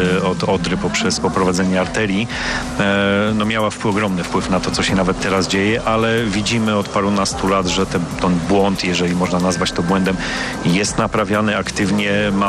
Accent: Szczecin, West Pomeranian Voivodeship, Poland; No przede wszystkim jestem szczecinianinem, szczeciniakiem, szczetinerem z urodzenia i wyboru i kocham to miasto.

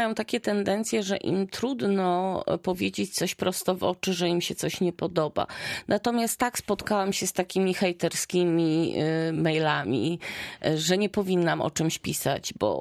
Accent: Olsztyn, Warmian-Masurian Voivodeship, Poland; born there; ja się urodziłam już w Olsztynie, ale tak naprawdę moja rodzina wcześniej mieszkała na Dolnym Śląsku, czyli też na tak zwanych ziemiach wyzyskanych.

